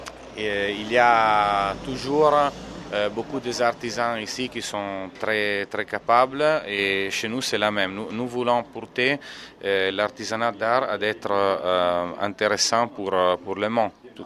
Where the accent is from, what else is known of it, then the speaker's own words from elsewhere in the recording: Italy; French is a second language; je viens d'Italie avec des autres artisans d'art